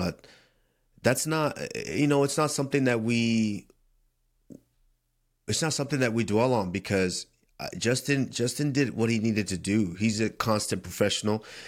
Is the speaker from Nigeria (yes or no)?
yes; Nigeria